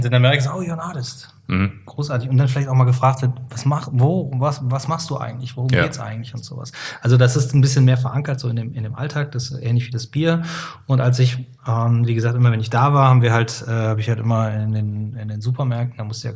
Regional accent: Cologne, North Rhine-Westphalia, Germany; Als Kölner war das so.

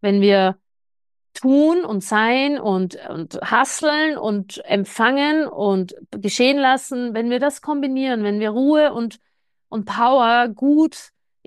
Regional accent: Austria

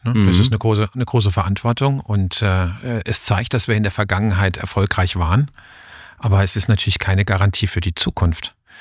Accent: Karlsruhe, Baden-Württemberg, Germany; Ich bin hier in Karlsruhe aufgewachsen, wo ich jetzt auch wieder lebe und war viele Jahre im Ausland für andere Unternehmen tätig.

